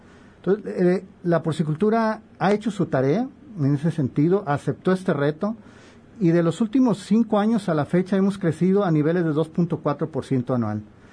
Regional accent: El Grullo, Jalisco, Mexico; yo soy del Grullo Jalisco, porcicultor del Grullo.

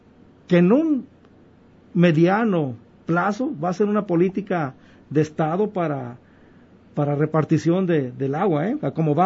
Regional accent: Autlán, Jalisco, Mexico; yo creo que los que somos de aquí, de Autlán

